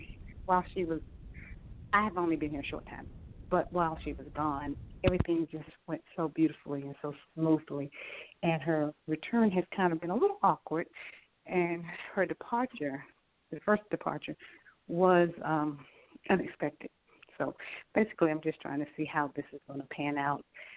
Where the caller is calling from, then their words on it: Atlanta, Georgia, United States; I'm actually in Atlanta, Georgia.